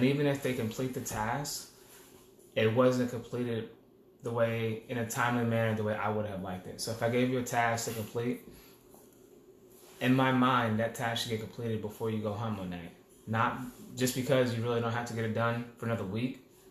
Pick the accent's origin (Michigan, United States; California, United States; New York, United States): New York, United States; Bronx; I was born in the Bronx, and growing up watching the New York City firefighters and the NYPD do phenomenal work in the mid-90s.